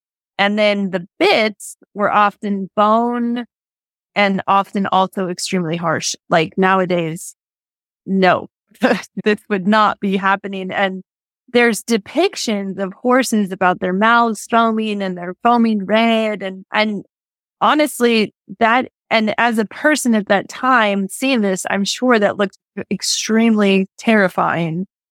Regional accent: Colorado, United States; I grew up in Colorado.

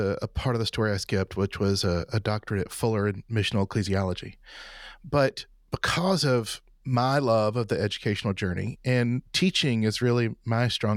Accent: Atlanta, Georgia, United States; So I'm from the Atlanta area. Good old Georgia boy. And my Episcopalian father and Southern Baptist mother raised me in the Methodist church.

